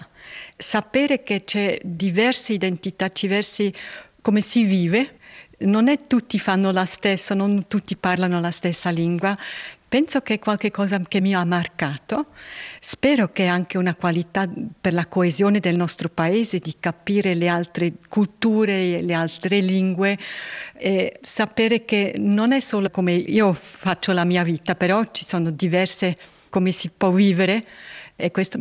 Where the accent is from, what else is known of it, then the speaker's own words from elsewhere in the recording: Aargau, Switzerland; also born or lived in Fribourg; now in Bern, Switzerland; io ero la bambina svizzera tedesca. Però quando sono stata in Svizzera tedesca, perché sono cresciuta in Argovia, eravamo i ticinesi che mangiavano la polenta, le luganiche.